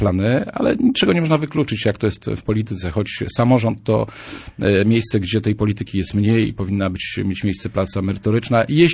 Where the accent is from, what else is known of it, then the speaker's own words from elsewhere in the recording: Słupsk, Pomeranian Voivodeship, Poland; born there; żeby pracować dla swojego miasta, w którym się urodziłem, na którym mi bardzo zależy